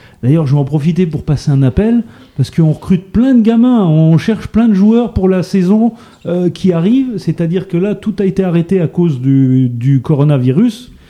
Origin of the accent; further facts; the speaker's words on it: France; Et puis qu'on est français.